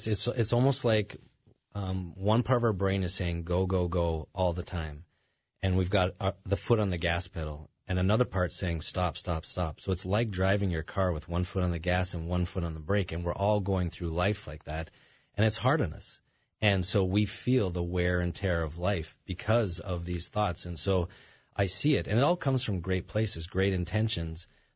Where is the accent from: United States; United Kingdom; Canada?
Canada; I'm originally from Canada, so I went back up to Canada to see some doctors